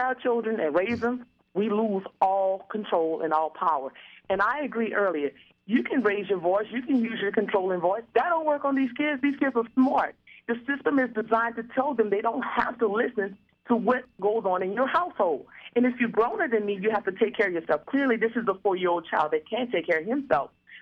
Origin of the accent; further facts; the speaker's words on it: New Orleans, Louisiana, United States; because I'm from the South, I'm from New Orleans, matter of fact